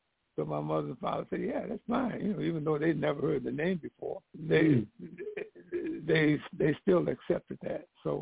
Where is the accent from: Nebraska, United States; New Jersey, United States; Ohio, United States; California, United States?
New Jersey, United States; born there; I was born in New Jersey.